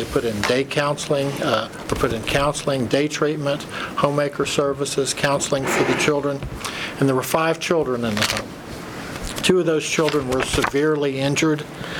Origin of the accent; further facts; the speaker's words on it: Bristol, Virginia, United States; I'm from Bristol, Virginia.